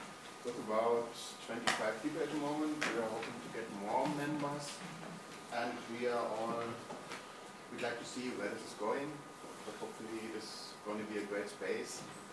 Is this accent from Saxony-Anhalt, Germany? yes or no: yes; Magdeburg, Saxony-Anhalt, Germany; English is a second language; from Magdeburg in Germany.